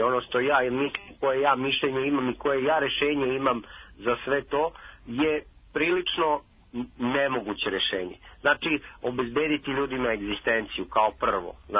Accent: Serbia; Mi smo svi sa Balkana prilično, da kažem, radikalni. Mi smo Srbi.

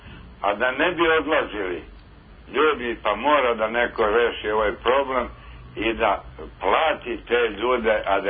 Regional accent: Guča, Šumadija and Western Serbia, Serbia; Ja sam iz Guča

